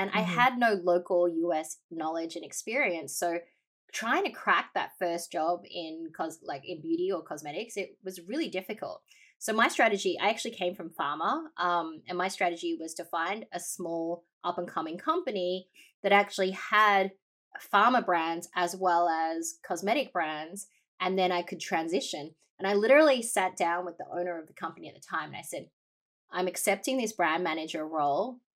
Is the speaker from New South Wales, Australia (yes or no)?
no; Melbourne, Victoria, Australia; moved away as an adult; also born or lived in New York; I'm Chinese Vietnamese by descent, and I grew up in Melbourne, born and raised. And then I actually moved to New York, and I lived in and worked in New York for about a decade.